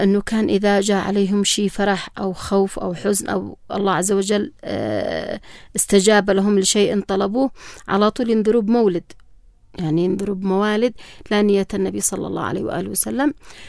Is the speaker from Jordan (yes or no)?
no; Yemen; ونعتز ونفتخر كيمنيين بارتباطنا الوثيق به.